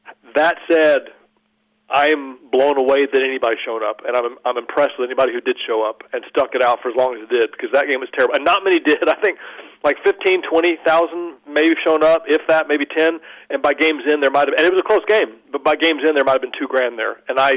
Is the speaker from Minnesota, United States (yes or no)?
no; Norman, Oklahoma, United States; Oklahoma, I grew up in Norman, the Sooners, they ran the wishbone